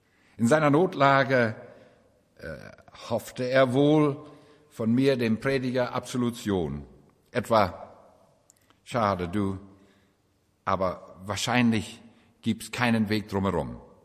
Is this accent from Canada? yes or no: yes; Canada; Als Kanadier ziehe ich den Hut vor Deutschland